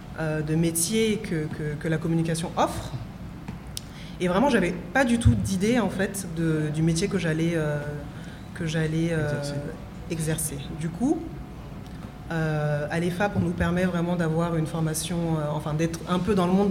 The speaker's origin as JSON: {"language": "French", "town": "Paris", "region": "Île-de-France", "country": "France", "tie": "born or raised there", "said": "moi je suis née à Paris, j'ai grandi à Paris, et ensuite en région parisienne, et donc j'ai grandi dans un environnement assez préservé."}